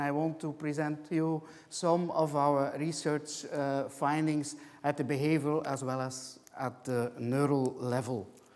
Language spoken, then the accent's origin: English; Flanders, Belgium; English is a second language; although I'm a Belgian, I'm coming from the Dutch-speaking part of Belgium, and my French is not at the level, proficiency level, to give a lecture in French.